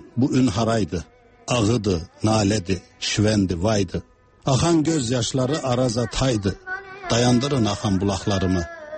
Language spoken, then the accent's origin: Azerbaijani; Ankara, Turkey; also born or lived in Munich; now in Berlin, Germany; Türkiyədə anadan olmuşam, Ankaralıyam. Ankaranın bir şəhərindən. Və 70-ci ildən bu tərəfə Almaniyada yaşayıram. 8 ilə yaxın Münxendə yaşamışam. 80-ci ildən bu tərəfə də Berlində yaşayıram.